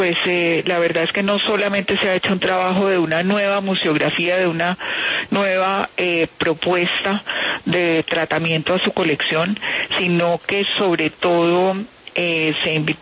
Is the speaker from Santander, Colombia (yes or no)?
no; Cali, Valle del Cauca, Colombia; accent: caleño; now in Bogotá, Colombia; yo sí tengo mi acento caleño, y cuando voy a mi tierra pues se me pega más, pero la verdad es que yo estudié acá en Bogotá y pues mucha gente me dice, no, usted habla como neutro, no tiene el arrastrado ayuno, pero cuando estoy en mi ciudad se me pega.